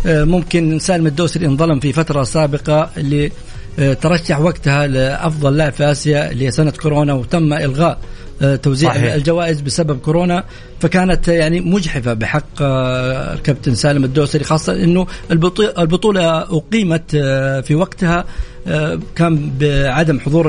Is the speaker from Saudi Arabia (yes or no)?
yes; Saudi Arabia; هذه امور لابد ان نفتخر فيها جميعا كسعوديين.